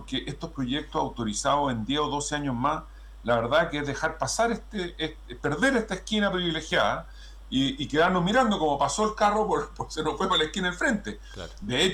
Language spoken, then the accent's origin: Spanish; Chile; lo digo como chileno.